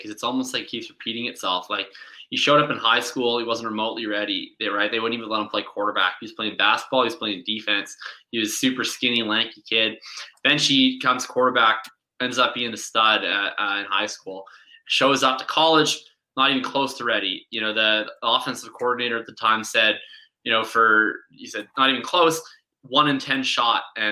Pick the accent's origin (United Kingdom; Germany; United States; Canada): Canada; Winnipeg, Manitoba; I'm from Winnipeg. I'm a Blue Bombers fan.